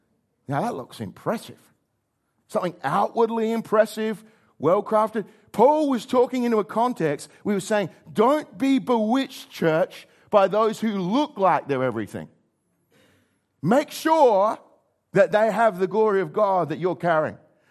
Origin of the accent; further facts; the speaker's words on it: South Australia, Australia; I'm from York Peninsula. There's a lot of clay.